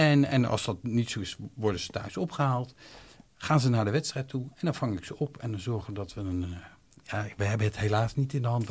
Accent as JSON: {"language": "Dutch", "town": "The Hague", "region": "South Holland", "country": "Netherlands", "lives_now": "Zoetermeer, Netherlands", "said": "Uit Zoetermeer. En dan, maar ik ben een Hagenees."}